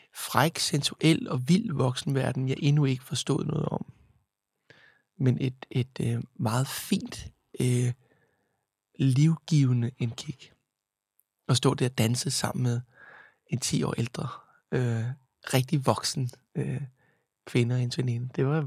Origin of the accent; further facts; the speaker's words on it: Roskilde, Zealand, Denmark; Jeg er tilbage i Roskilde, hvor jeg kommer fra. Og jeg er omkring... måske 11-12, tror jeg. Vi er i 80'erne.